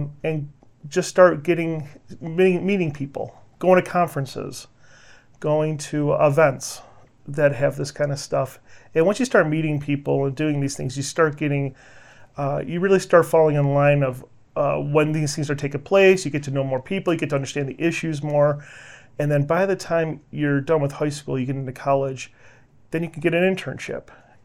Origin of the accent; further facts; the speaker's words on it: New York, United States; moved away as an adult; when I came from New York to here